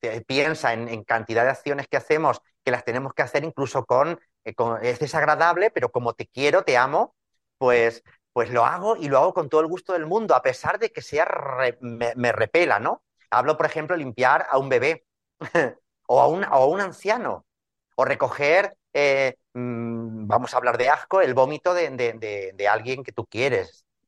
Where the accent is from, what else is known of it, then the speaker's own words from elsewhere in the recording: Tarazona de la Mancha, Castilla-La Mancha, Spain; born there; aquí en Tarazona de la Mancha, que es donde la he presentado, que es mi pueblo natal